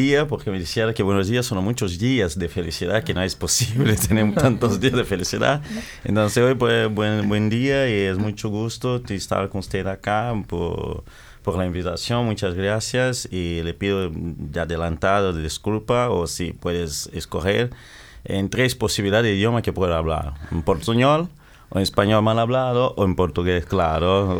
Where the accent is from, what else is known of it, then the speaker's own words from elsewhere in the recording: DR Congo; now in Brazil; yo soy natural de la República Democrática del Congo, que hace como 32 años que estoy en Brasil.